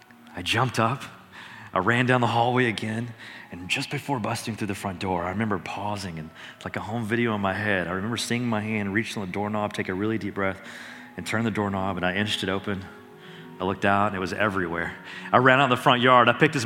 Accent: Tennessee, United States; Growing up in Tennessee, those first 5 years, it snowed twice in Tennessee during the first 5 years

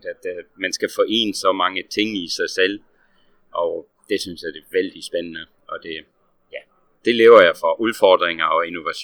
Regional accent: Germany; Danish is a second language; moved away; also born or lived in Belgium / France / Peru / Colombia; Jeg kalder mig selv for europæer. Jeg er godt nok tysker, men har boet det meste af mit liv i udlandet. Sidste gang jeg boede i Tyskland var 32 år siden. Så mine forældre de bor i Belgien. Jeg gik til Europaskolen. Boede halvandet år i Frankrig

